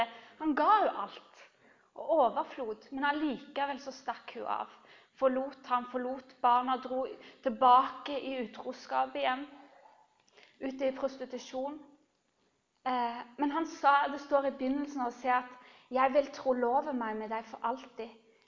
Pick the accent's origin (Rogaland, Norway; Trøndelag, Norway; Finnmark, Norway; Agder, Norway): Rogaland, Norway; Ålgård; now in Bergen, Norway; Jeg er blitt bergenser i hjertet. Bodd her ganske lenge nå. Så 14 år. Men jeg er opprinnelig fra Ålgård.